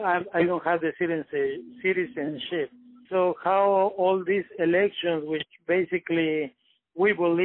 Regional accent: New York City, New York, United States; like example, I'm from Corona, Queens.

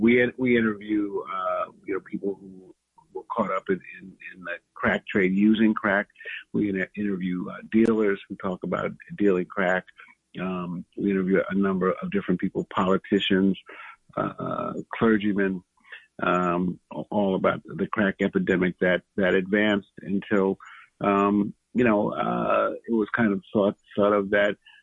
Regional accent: New York City, New York, United States; I was born in Harlem at Sydenham Hospital. I lived for the first 13 years of my life on 148th Street, Riverside Drive. I now live on 143rd Street and Convent Avenue.

